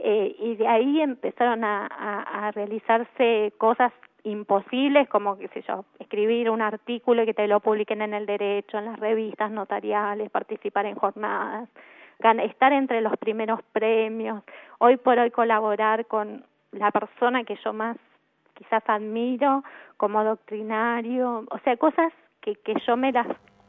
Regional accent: Avellaneda, Buenos Aires Province, Argentina; Soy de Avellaneda y bueno, me atrapó muchísimo el tema.

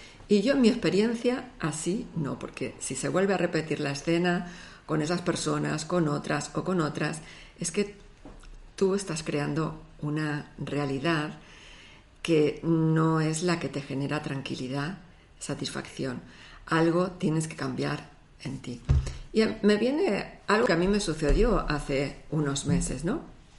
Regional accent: Argentina; born there; como yo nací en Argentina, pues me hace gracias a veces utilizar el acento argentino, ¿no?

